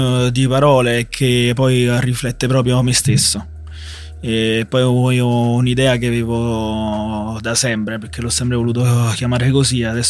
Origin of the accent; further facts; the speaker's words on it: France; Italian is a second language; in Francia ho avuto pochi amici, ma proprio francesi. Tutta la mia vita, cioè, sono cresciuto con gli arabi, turchi